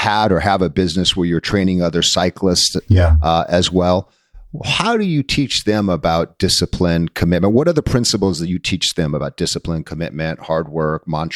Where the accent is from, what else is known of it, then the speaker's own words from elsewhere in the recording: New England, United States; It's from, 'cause I'm from New England.